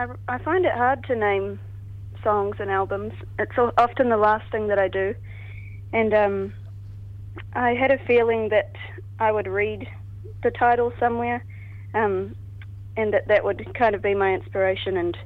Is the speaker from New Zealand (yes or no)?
yes; Arrowtown, Otago, New Zealand; now in Auckland, New Zealand; Yeah, I grew up in Arrowtown, and I started writing this album the day that I moved from Arrowtown to Auckland